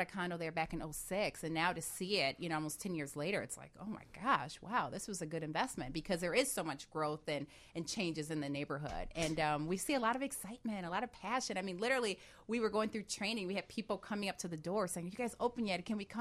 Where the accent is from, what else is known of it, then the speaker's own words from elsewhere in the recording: Chicago, Illinois, United States; I'm from Chicago.